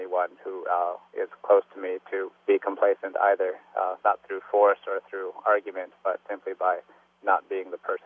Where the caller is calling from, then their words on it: San Francisco, California, United States; I am calling from San Francisco, California.